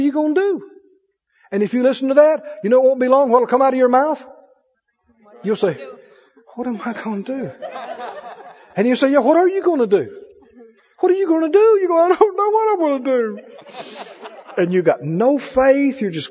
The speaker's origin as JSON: {"language": "English", "region": "Mississippi", "country": "United States", "said": "I know Arkansas people understand that. I'm from Mississippi."}